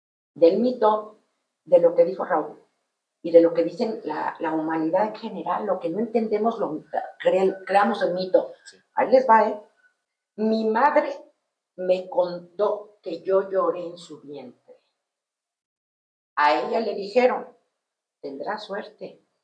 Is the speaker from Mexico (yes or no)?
yes; Mexico; ¿Quiénes somos como mexicanos?